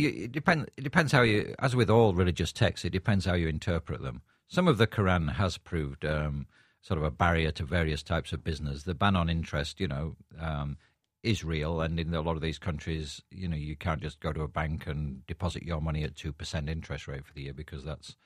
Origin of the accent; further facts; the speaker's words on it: England, United Kingdom; I'm actually Irish descent … I do have an English passport, and I am English. I was brought up in England.